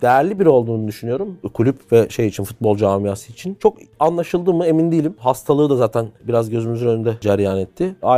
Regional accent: Batman, Batman Province, Turkey; Şimdi ben sana örnek vereyim. İşte Batman Petrospor benim memleketim diye söylüyorum. Batman'daki insanın hakkı yok mu?

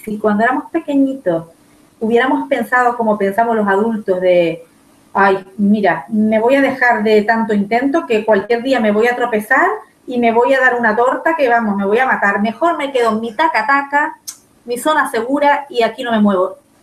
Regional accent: Spain; dormí una pequeña siesta como buena española.

